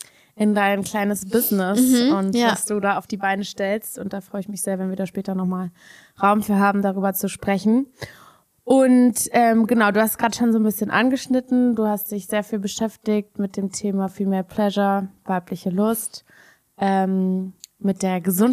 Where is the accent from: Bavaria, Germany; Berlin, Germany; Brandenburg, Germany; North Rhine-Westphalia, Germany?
Berlin, Germany; Ich bin auch in Berlin aufgewachsen.